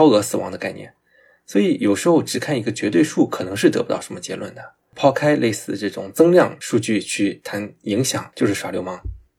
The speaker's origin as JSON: {"language": "Chinese", "country": "China", "said": "作为一个中国人，作为一个背地里被人称之为很粉的中国人，经历过08奥运会以及新疆棉事件"}